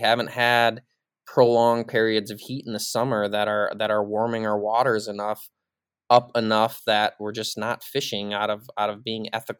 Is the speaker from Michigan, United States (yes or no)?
yes; Mesick, Michigan, United States; So growing up in Mesick and Northwest Lower Peninsula, I never saw a tick or had a tick on me until I was probably 20 years old.